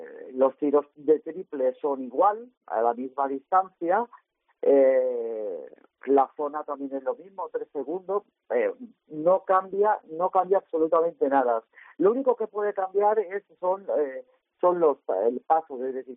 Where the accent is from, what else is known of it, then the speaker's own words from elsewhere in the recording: Elche, Valencian Community, Spain; Mira, somos de Elche, yo soy de Elche, de Vigo